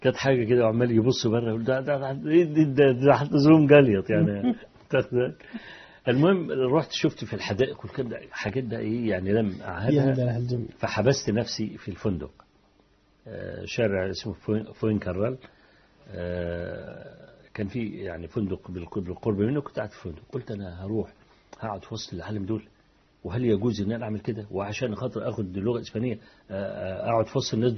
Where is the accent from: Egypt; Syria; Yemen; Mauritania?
Egypt; also born or lived in Spain; فكنت امسك ورقه كده واقول ان انا من مصر